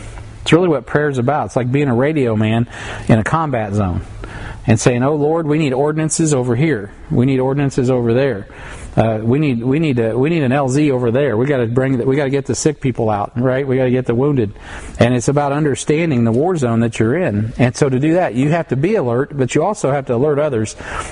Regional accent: United States; as an American and as a Christian, as a patriot

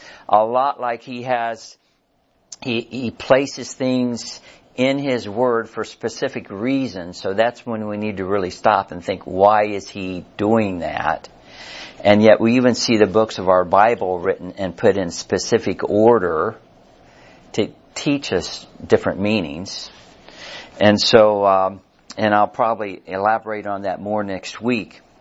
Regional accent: Missouri, United States; and even I'm from Missouri, even though I don't live in Missouri right now, I still am one of these guys that you got to show me stuff.

